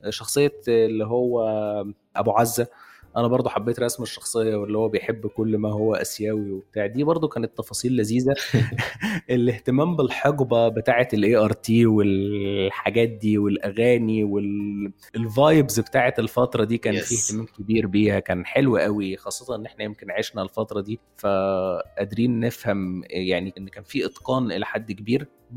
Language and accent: Arabic; Egypt; مفكراني شوية بمسلسل عندنا في مصر مبني على قصة حقيقية برضو